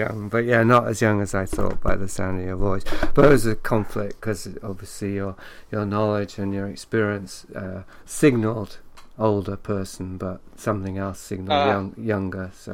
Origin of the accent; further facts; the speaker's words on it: England, United Kingdom; now in Canada; I'm an Englishman in Canada.